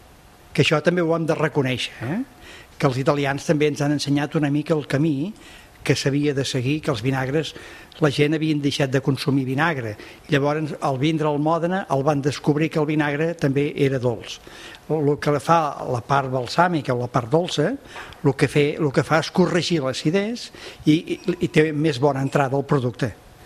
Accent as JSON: {"language": "Catalan", "region": "Catalonia", "country": "Spain", "said": "els que som catalans de tradició, que valorem el negoci familiar"}